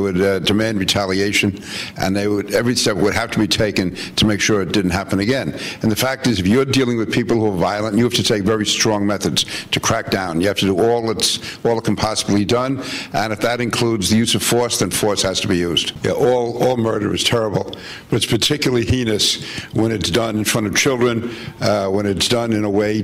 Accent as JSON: {"language": "English", "country": "United States", "said": "and so as an American, I was totally opposed to it."}